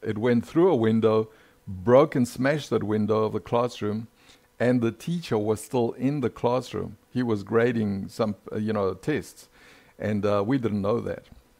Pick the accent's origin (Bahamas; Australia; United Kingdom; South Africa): South Africa; now in United States; I grew up in South Africa, so my culture is South African more than anything else, although I'm becoming a very proud and blessed American every day that goes by. But as a child, as a teenager, I was raised in South Africa.